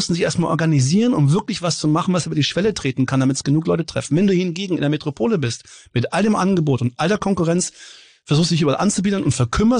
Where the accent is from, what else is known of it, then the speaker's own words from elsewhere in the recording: Gerlingen, Baden-Württemberg, Germany; Ich komme aus Gerlingen.